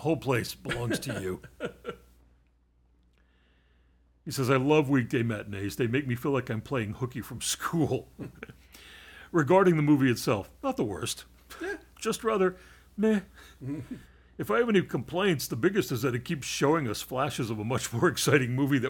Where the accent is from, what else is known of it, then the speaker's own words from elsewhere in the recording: Youngstown, Ohio, United States; However, the story took place in my hometown of Youngstown, Ohio, in 1951.